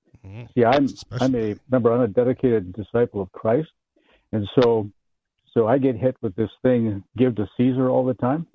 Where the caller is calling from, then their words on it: Coeur d'Alene, Idaho, United States; Coeur d'Alene, Idaho.